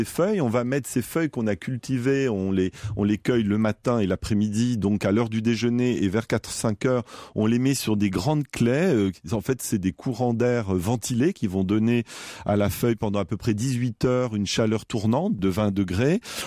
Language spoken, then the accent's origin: French; France; mais non, je ne suis pas anglais, je suis français.